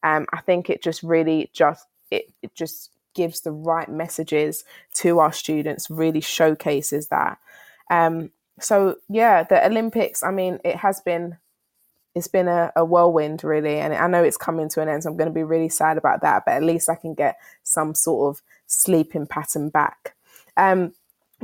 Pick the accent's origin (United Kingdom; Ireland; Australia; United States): United Kingdom; I'm British.